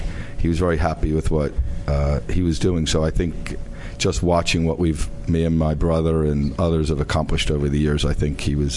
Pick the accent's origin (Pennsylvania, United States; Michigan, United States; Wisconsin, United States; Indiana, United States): Pennsylvania, United States; From Ballykinwood, Pennsylvania.